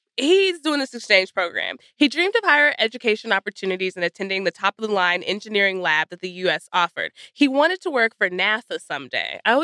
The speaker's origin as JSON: {"language": "English", "region": "Texas", "country": "United States", "said": "Mississippi, I'm from Texas."}